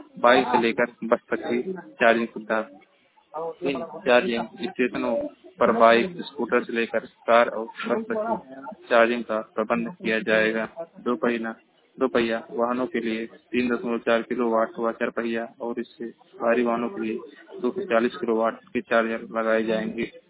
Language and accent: Hindi; Maharajganj, Uttar Pradesh, India; जिला महाराज के निवासी हूँ।